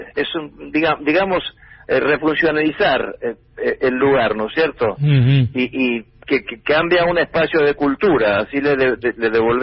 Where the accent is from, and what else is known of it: Bariloche, Río Negro, Argentina; born there